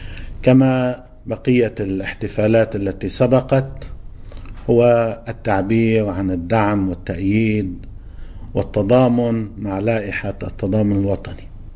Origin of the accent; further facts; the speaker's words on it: Lebanon; نرى النعمة الموجودة عندنا في لبنان